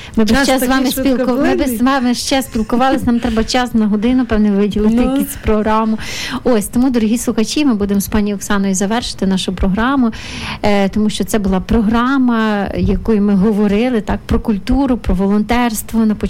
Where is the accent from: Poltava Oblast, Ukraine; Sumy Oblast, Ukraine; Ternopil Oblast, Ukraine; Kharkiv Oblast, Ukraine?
Ternopil Oblast, Ukraine; Ternopil; also born or lived in Kyiv; Тернопіль. Ну, як я можу про файне місто інакше сказати? Це найкраще місто. Та, це моє рідне місто. Я колись, знаєте, хоч в Києві мешкала довший час